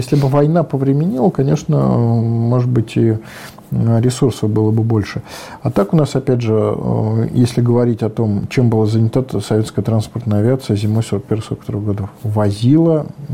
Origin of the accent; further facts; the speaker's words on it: Tashkent, Uzbekistan; Вот в моем родном городе, да, Ташкент.